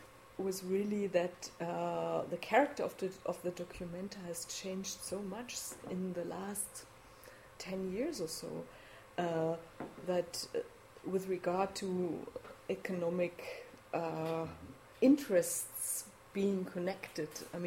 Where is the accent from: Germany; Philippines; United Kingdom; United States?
Germany; Kassel, Hesse; I come from Kassel, and I was born there